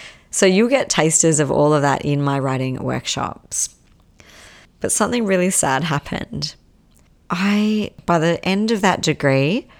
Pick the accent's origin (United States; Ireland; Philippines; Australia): Australia; Perth, Western Australia; I'm originally from Perth, Australia.